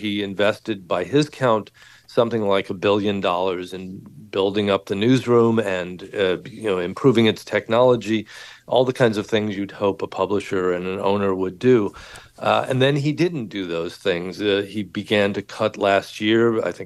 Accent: Los Angeles, California, United States; I grew up in Los Angeles

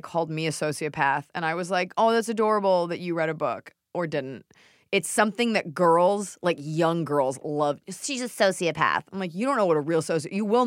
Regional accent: Dallas, Texas, United States; born or raised there

